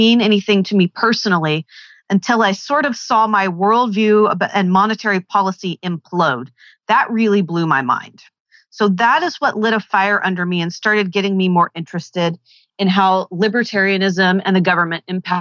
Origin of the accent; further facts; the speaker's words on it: the South, United States; now in California, United States; I live in California now, but I moved here from the South. I grew up in just a very traditional conservative home